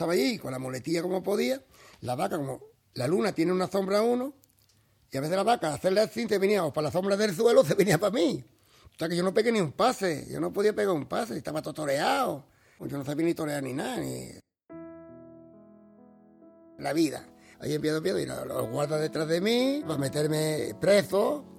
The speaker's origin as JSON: {"language": "Spanish", "town": "Palma del Río", "region": "Andalusia", "country": "Spain", "tie": "born or raised there", "moved": "yes", "said": "Y a mi Palma también me ayuda mucho, porque me crié allí, conozco muchas cosas, pero bueno, yo tuve que salir de Palma también, porque yo allí no podía triunfar, porque no había medio, no había nada"}